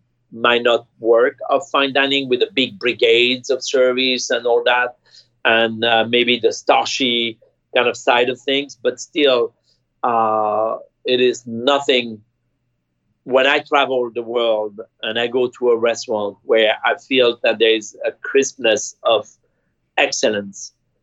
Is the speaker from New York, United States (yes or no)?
yes; New York, United States; as a New Yorker and as an American